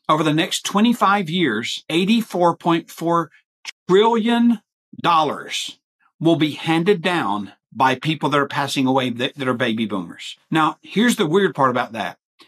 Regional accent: Peru; because I'm from Peru, South America.

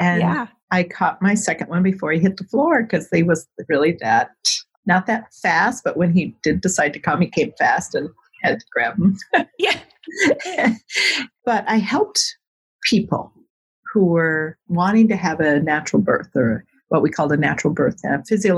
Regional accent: Minnesota, United States; I'm a midwife from the Midwest in the USA and Minnesota. And had a small home birth practice here for several years, many years

